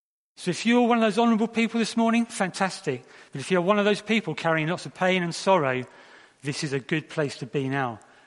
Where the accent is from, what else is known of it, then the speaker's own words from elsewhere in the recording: Brighton and Hove, South East England, United Kingdom; what we are like as normal, everyday people growing up in Brighton and Hove.